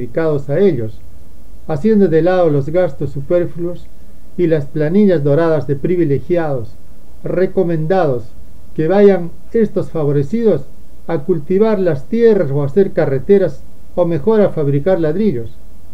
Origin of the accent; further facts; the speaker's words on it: Peru; Somos peruanos, necesitamos ser sinceros.